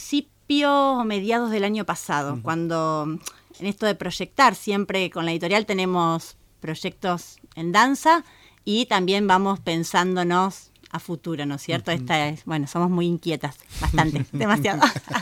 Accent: Santa Fe, Argentina; una palabra clave, que es la memoria, y que como santafesinos, santafesinas, tenemos acá que nunca perder

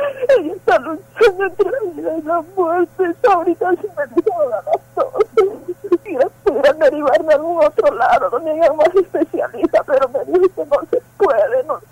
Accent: Pocito, San Juan, Argentina; Yo vengo de Pocito

